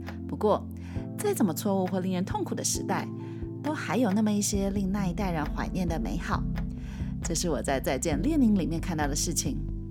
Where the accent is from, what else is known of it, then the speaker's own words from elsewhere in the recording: Taiwan; now in Germany; 让不熟悉台湾的外国朋友有机会可以透过电影来了解我出生的土地，我来自的地方。